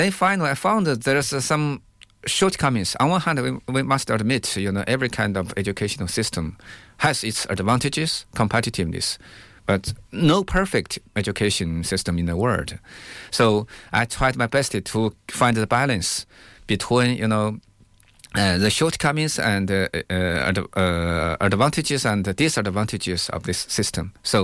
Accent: China; Because, you know, I am from China

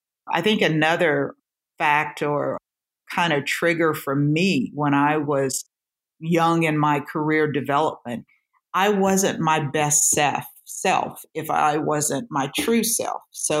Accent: Texas, United States; I love being a Texan.

